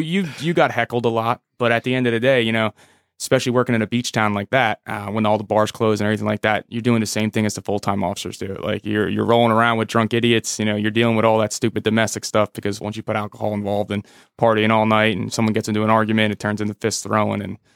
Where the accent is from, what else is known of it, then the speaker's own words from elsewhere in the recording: Manahawkin, New Jersey, United States; It was good. I loved it. I love growing up there, played high school football there. It's a very, very small, quiet town.